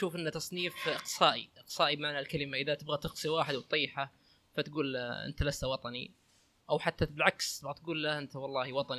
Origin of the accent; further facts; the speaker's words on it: Abha, Asir, Saudi Arabia; لما اقول اني انا شخص من اهل ابها واحب مثلا ابها واعشقها